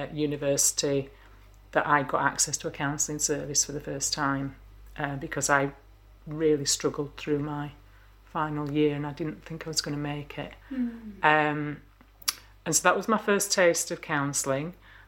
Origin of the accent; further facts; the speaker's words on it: Heckmondwike, Yorkshire and the Humber, United Kingdom; I'm from Heckmondwike, so over the hill, if you like. Sort of grew up around Kirklees area and lived there most of my life, been away and come back and so on. But always been around this area